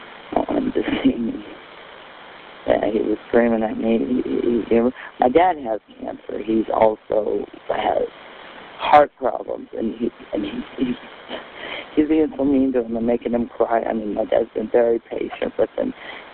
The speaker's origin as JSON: {"language": "English", "region": "Mississippi", "country": "United States", "said": "I'm here from Mississippi taking care of my dad, and he knows a lot of places out here that I don't know."}